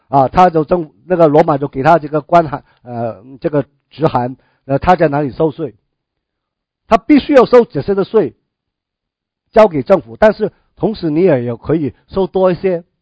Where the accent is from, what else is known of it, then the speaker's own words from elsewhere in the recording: China; 就像我们中国被日本在侵略的时候，有很多中国人帮日本人来打我们中国人的时候